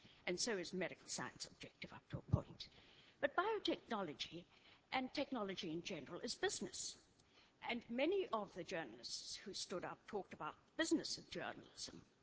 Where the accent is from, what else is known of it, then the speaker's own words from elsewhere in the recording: Ontario, Canada; I was a research scientist most of my life, and I'm from Ontario.